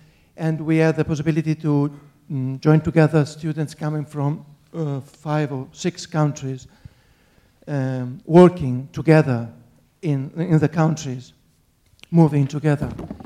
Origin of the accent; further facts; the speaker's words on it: Rome, Lazio, Italy; English is a second language; I'm from Italy, Rome.